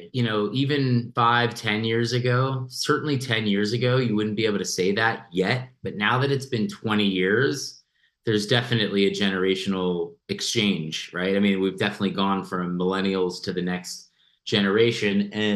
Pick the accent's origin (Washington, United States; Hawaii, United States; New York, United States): New York, United States; I would literally move from New York to Los Angeles as a New Yorker